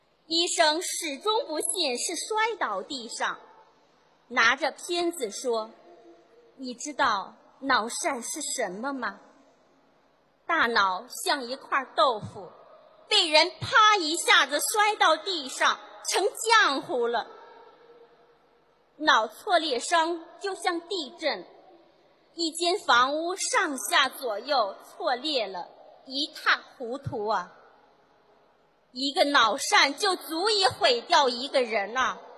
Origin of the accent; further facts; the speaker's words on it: Beijing, China; 我是来自北京的